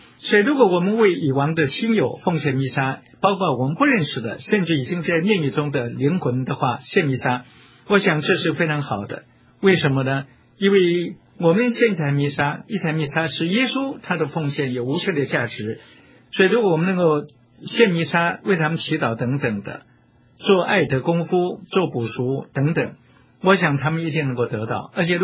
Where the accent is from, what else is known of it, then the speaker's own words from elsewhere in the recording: China; 过去我们中国人说人生70古来稀